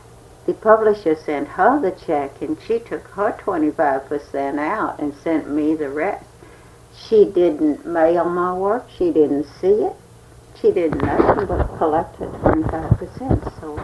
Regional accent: Bowling Green, Kentucky, United States; I'm from Bowling Green, Kentucky, and there were only a couple people who had studied a little art around.

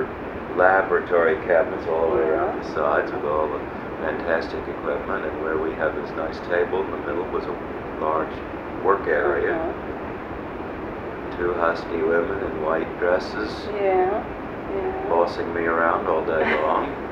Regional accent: Fort Washington, Pennsylvania, United States; No, I was brought up in Fort Washington, on a farm. The rest of my family still lives in that neighborhood.

